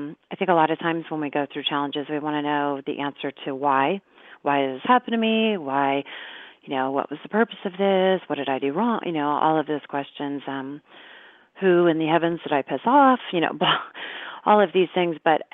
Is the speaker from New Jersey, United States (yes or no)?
no; Newport Beach, California, United States; you and I grew up in Newport Beach